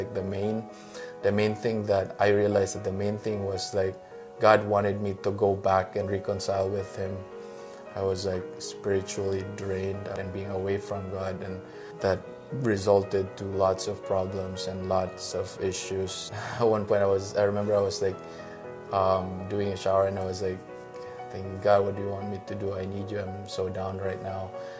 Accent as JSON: {"language": "English", "country": "Philippines", "moved": "yes", "lives_now": "Canada", "said": "I'm from Philippines. And we came here in Canada in 2015."}